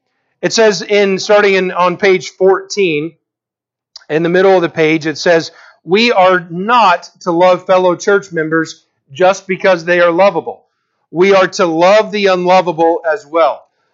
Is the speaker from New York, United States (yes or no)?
no; Texas, United States; now in Montana, United States; When I was growing up in Texas, we had what was called the TOS test. Here in Montana, we have other tests.